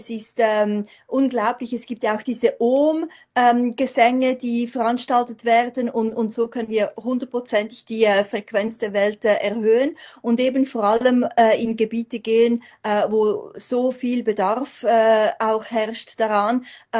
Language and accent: German; Zurich, Switzerland; ich hatte als kleines Mädchen schon, als ich aufgewachsen bin in Zürich, den Traum